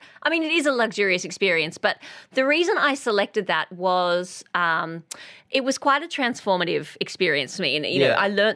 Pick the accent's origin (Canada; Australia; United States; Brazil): Australia